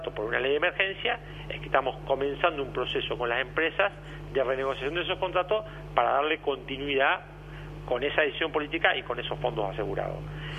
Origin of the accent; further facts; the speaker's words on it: Guaminí, Buenos Aires Province, Argentina; yo soy de Guaminí. Yo fui intendente dos mandatos por Guaminí.